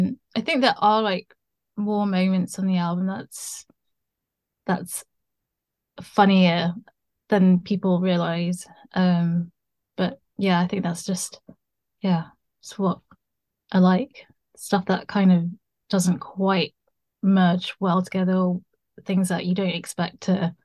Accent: United Kingdom; navigate between being British but also being raised in a household, a Chinese household.

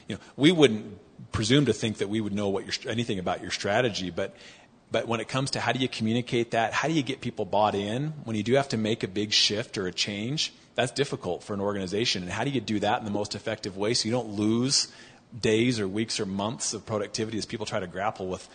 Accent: Seattle, Washington, United States; I grew up in Seattle. Actually came to Utah.

